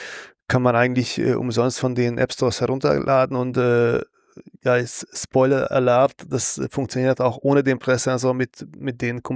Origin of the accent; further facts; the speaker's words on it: Hungary; German is a second language; Ich lebe in Ungarn und … verrät es schon, glaube ich. Ich bin auch ein Ungar. Lasst euch nicht dadurch tauschen, dass ich auch ein bisschen Deutsch kann.